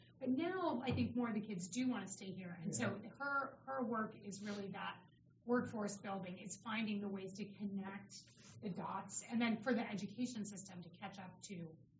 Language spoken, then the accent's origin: English; Wilmington, United States; And I know I'm from Wilmington, and we saw the same thing.